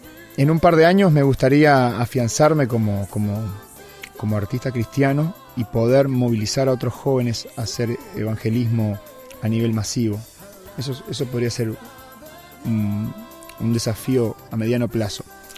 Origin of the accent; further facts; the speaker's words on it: Uruguay; Me gustaría vivir en Uruguay, como buen uruguayo, ¿está?